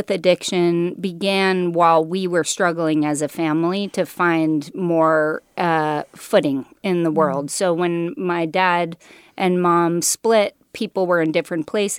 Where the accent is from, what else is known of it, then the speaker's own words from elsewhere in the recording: Philadelphia, Pennsylvania, United States; born there; I started in Philadelphia, but my dad was a Sears store manager. Started in the appliance department of Sears, worked his way up to be a manager, and we moved with his job to different places.